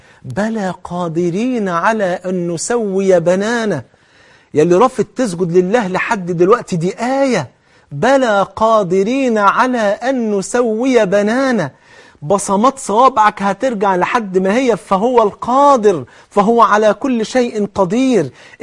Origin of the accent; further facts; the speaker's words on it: Egypt; عجب الذنب اللي هي بيسموها عندنا في مصر العصعص